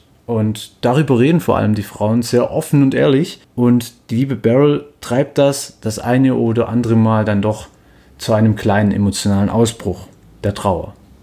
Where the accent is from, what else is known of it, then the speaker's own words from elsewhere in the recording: Baden-Württemberg, Germany; ich komme aus dem Raum Stuttgart, da würde zum Beispiel nur Pforzheim, Ulm oder Baden-Baden in Frage kommen. Alles Standorte, die ungefähr eine Stunde von mir entfernt sind